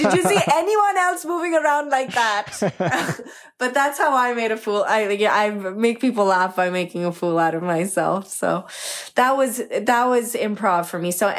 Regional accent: Scarborough, Ontario, Canada; I grew up in Scarborough, Ontario initially. Definitely a more working class place.

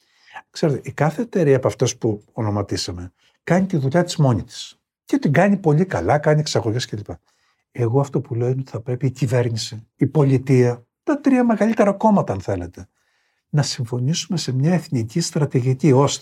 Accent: Greece; Να βοηθήσω την πατρίδα μου να δημορφώσει ένα νέο παραγωγικό μοντέλο

